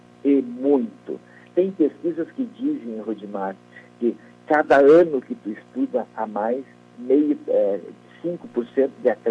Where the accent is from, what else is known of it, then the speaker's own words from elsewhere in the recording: Palmeira, Rio Grande do Sul, Brazil; now in Passo Fundo, Brazil; Eu sou natural de Palmeira, Rudimar. Eu não tinha espaço em Palmeira. Eu vim embora para Passo Fundo.